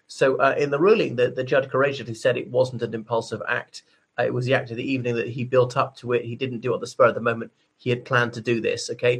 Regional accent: Ireland; from Ireland.

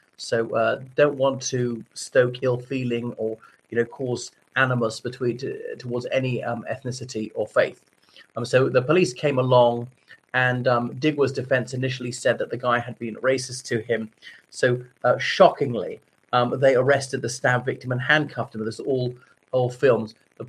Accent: Ireland; from Ireland.

